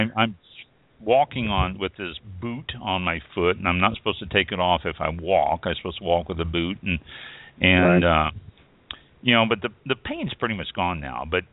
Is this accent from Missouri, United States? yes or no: yes; Kansas City, Missouri, United States; I am from Kansas City, and I was very, very proud of the city of Kansas City for not rioting